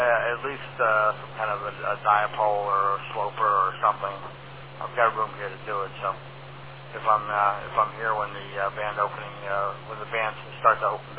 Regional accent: Bayville, New York, United States; I grew up in Bayville, where Peter lives now. Near Oyster Bay there.

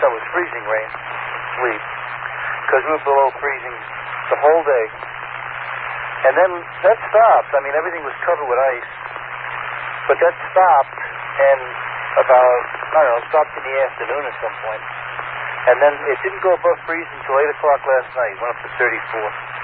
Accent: New York, United States; I'm from Long Island originally, so it's different, you know.

